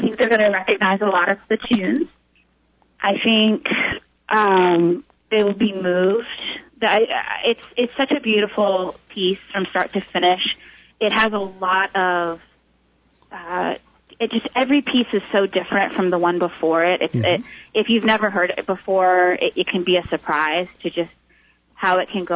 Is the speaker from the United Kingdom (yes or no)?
no; Washington, District of Columbia, United States; I grew up in Washington, D.C.